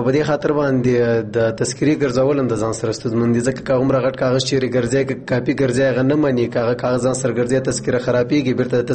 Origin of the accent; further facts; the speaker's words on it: Nangarhar, Afghanistan; نو ما ویل چې نه، زه افغان یم، د ننګرهار یم.